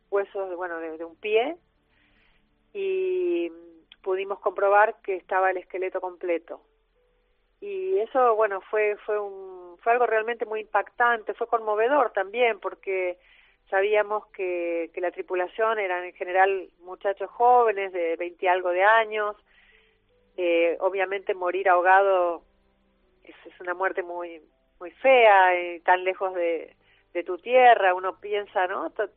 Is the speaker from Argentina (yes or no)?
yes; Argentina; yo trabajo principalmente en mi país, soy empleada del Consejo Nacional de Investigaciones Científicas y Técnicas, por lo que siempre tiene prioridad el trabajo en aguas argentinas